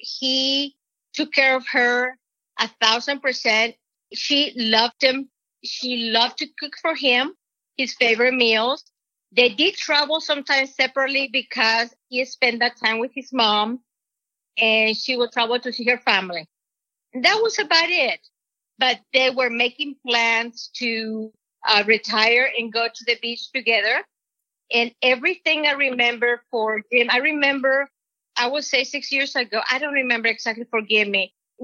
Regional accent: Mexico; Jim will make fun of my accent because I'm from Mexico and he's from Guatemala.

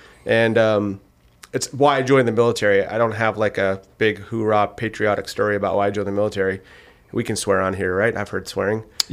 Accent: North Dakota, United States; also born or lived in Canada; I grew up in northeastern North Dakota.

